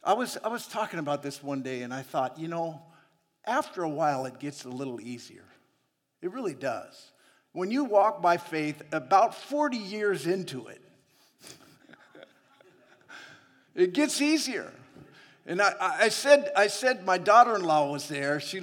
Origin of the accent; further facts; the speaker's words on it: Seattle, Washington, United States; You know, I grew up in Seattle area. I know about getting stuck in mud.